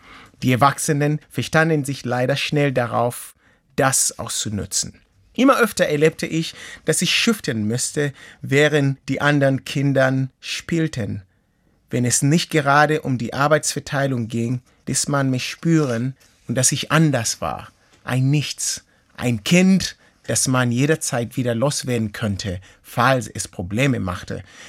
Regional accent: Kenya; German is a second language; Ich gehörte nicht mal zu den Kenianern vollständig, weil an mich war zu sehen, dass ich halb Uganda war. Mein Akzent, mein Aussehen, meine plattere Nase als die anderen Nasen

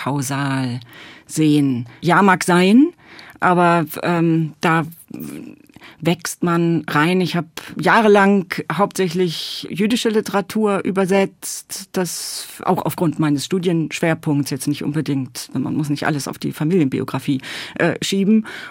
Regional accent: Hamburg, Germany; first language nl; German is a second language; Zunächst mal nur mit Niederländisch. Also das war meine erste Sprache. Mit 6 wurde ich dann nach Hamburg verpflanzt und dann wurden die Sprachen einfach gewechselt.

